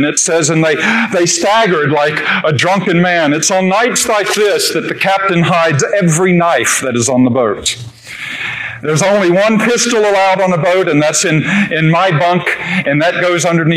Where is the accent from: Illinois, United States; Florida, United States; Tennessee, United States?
Florida, United States; Daytona Beach; all I really knew was the sea, and was born and raised in Daytona Beach, and began captaining fishing boats very young in life.